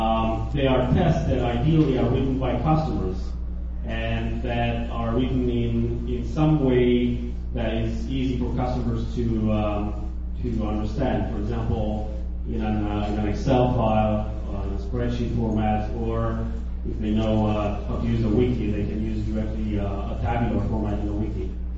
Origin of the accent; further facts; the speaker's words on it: Romania; English is a second language; I'm originally from Romania.